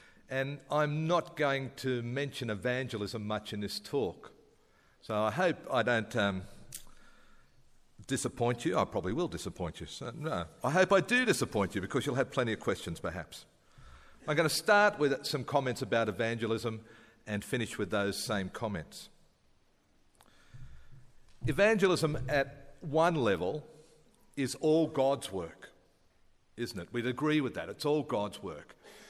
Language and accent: English; Sydney, New South Wales, Australia; Born and bred in Sydney, spent all my life in Sydney except for 5 years when I was a Presbyterian minister out in Leeton, out near Griffith, between Griffith and Narrandra.